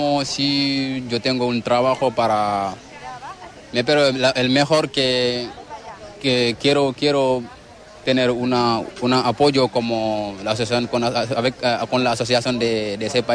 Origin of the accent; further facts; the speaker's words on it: Senegal; Spanish is a second language; now in Huelva, Spain; Viene de Senegal.